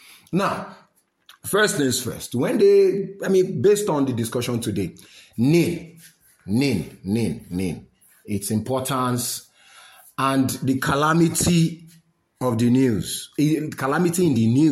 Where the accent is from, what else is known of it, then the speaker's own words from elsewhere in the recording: Nigeria; as a Nigerian